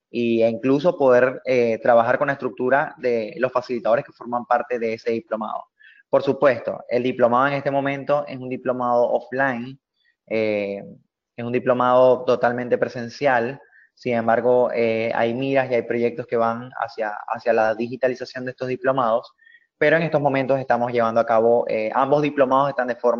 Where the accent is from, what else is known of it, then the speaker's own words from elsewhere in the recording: Venezuela; Ahorita lo estamos haciendo con Venezuela, o sea, en este momento, porque es el país de donde yo vengo